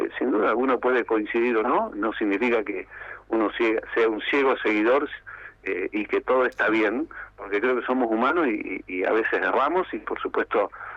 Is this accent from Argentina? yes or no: yes; Argentina; Como argentinos, tengo que decirte que hay empleados del Estado